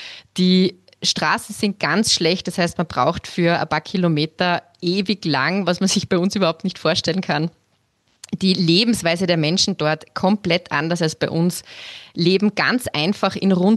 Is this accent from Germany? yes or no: no; Austria; weil es nicht wie bei uns in Österreich